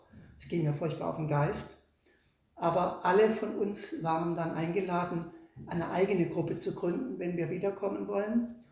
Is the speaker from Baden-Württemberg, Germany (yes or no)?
yes; Baden-Württemberg, Germany; Und dann sage ich, aus dem Schwarzwald.